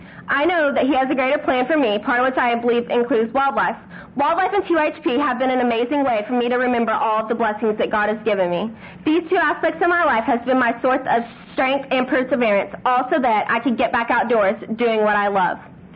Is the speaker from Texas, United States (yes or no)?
yes; Mitley, Texas, United States; I'm 15 from Mitley, Texas.